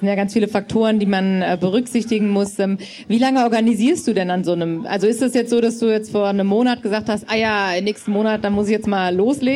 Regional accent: Hamburg, Germany; Also wir kommen aus Hamburg

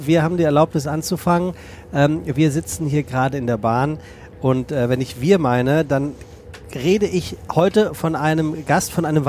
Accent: Hesse, Germany; now in Hamburg, Germany; weil dein rein hessischer Dialekt erinnert mich natürlich an meine Heimat, gell?

